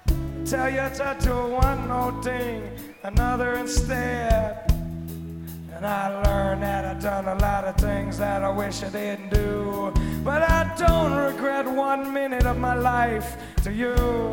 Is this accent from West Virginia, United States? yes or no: no; Rockville, Maryland, United States; Like I said, we're from Rockville, Maryland